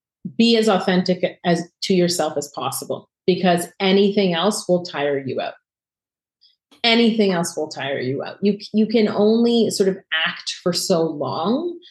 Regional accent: Canada; we are Canadian, we're in Toronto, and shipping from Toronto is really difficult and really expensive

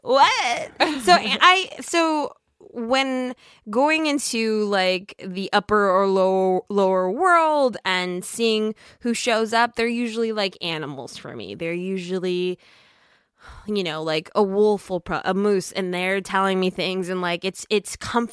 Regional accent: Minnesota, United States; I'm from Minnesota. There's the big, you know, backwoods north.

